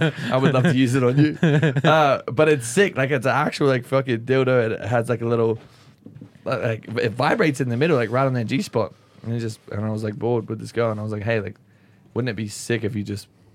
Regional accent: Australia; I'm Australian.

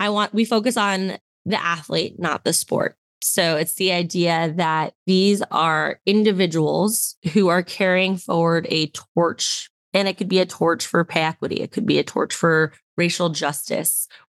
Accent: United States; And I'm from the United States. We watch a lot of U.S. athletes, and I'm the first to go and support all of them.

